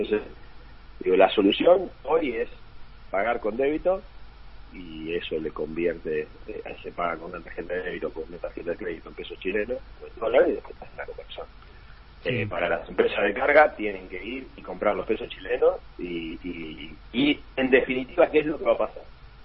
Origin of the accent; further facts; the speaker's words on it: Argentina; los primeros que no queremos el peso somos los argentinos